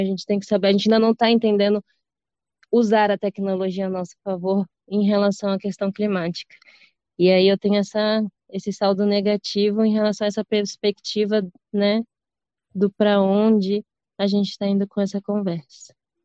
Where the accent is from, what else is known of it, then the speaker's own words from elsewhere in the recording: Brazil; destaques positivos é essa minha perspectiva enquanto brasileira, né?